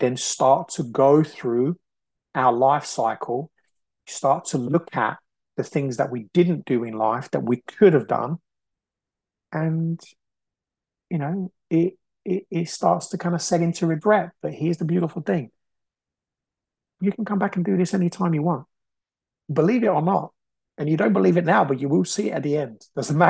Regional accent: Brazil; I came from nothing. Nothing. I grew up in Brazil. I came from nothing.

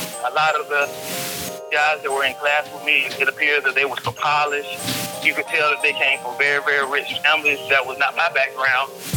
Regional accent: Little City, North Carolina, United States; now in Greenville, United States; started practicing law back in my hometown, a small country town called Little City, North Carolina. And from there, we moved to Greenville, North Carolina.

